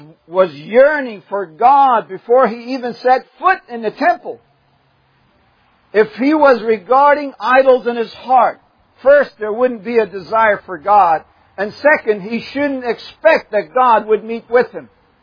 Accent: Syria; places where I grew up in Syria.

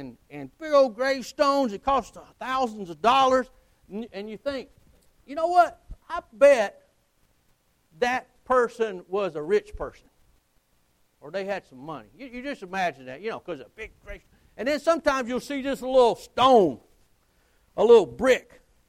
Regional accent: Alabama, United States; You know, I have an advantage over most people, you know, because I'm from Alabama.

